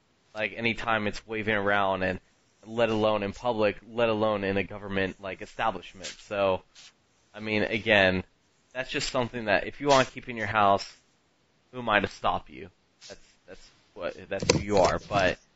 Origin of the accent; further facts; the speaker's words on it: the South, United States; and I am from the South, I get